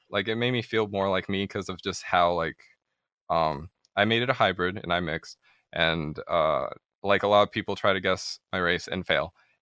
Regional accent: Florida, United States; now in Michigan, United States; So I am from I'm from North America. I originally came from Florida, and then I moved to Michigan. I'm currently 26, and my ethnicity is mixed.

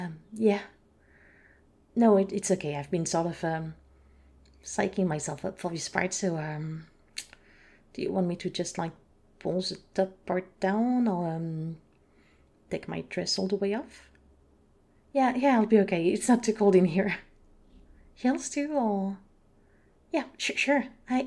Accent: France; No, I'm not from here. I'm actually from France. I'm 20 year old.

